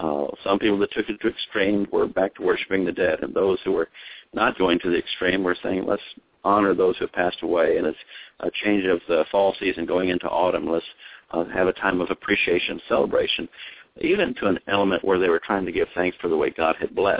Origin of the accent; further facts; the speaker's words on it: East Coast, United States; now in Texas, United States; I was raised up on the East Coast and knew that thing called wintertime.